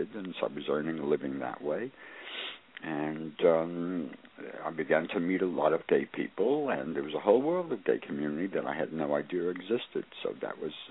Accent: Brooklyn, New York, United States; If I had to stay with who I grew up in Brooklyn, I would be all alone.

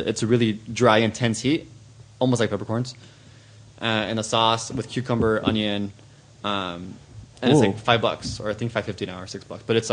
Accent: Los Angeles, California, United States; I was born and raised in East LA, and I just want to represent

